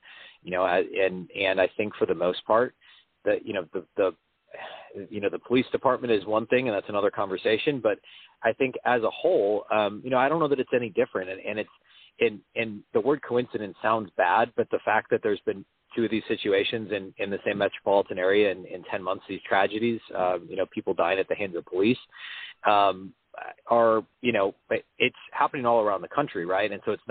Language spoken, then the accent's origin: English; Minnesota, United States; So I'm from the Twin Cities initially, and obviously have tons of family and friends there. I actually am not based there currently. I don't live in Minneapolis